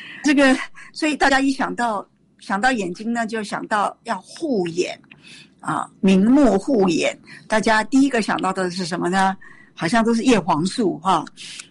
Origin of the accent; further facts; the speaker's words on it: Taiwan; 我们在台湾，我们台湾人呢